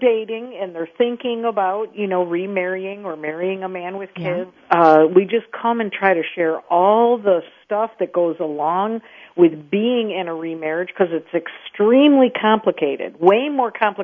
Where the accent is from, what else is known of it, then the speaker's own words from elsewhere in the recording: New York, United States; now in Florida, United States; And I grew up in Western New York, near Buffalo, New York.